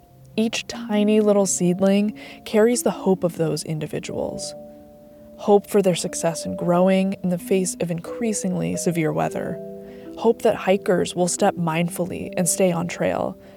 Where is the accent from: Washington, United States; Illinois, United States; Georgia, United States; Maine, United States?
Maine, United States; I grew up in Down East Maine and spent much of my childhood outside in nature, out in the woods behind my house, on cobble granite beaches and hiking trails in Acadia.